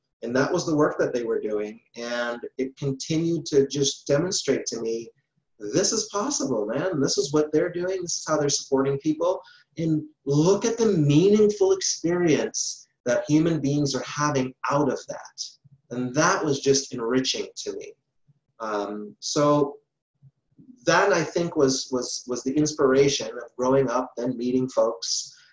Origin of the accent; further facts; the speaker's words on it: Jamaica; born there; I was born in Jamaica, and I am from a biracial family.